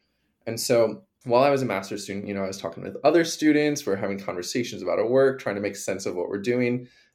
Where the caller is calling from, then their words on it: Halifax, Nova Scotia, Canada; Yeah, so I'm joining from Halifax, Nova Scotia, which is located in Mi'kma'ki, the ancestral and unceded territory of the Quebec peoples.